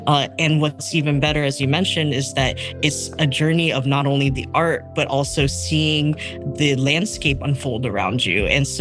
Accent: United States; Growing up in America, I primarily speak English.

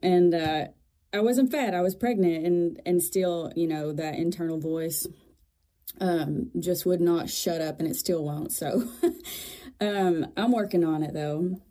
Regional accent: Kentucky, United States; I grew up in Eastern Kentucky. Back home, we tell you what county we're from instead of the city. So I'm from Knott County, Kentucky. Being from Eastern Kentucky definitely shaped who I am as a person and as an artist.

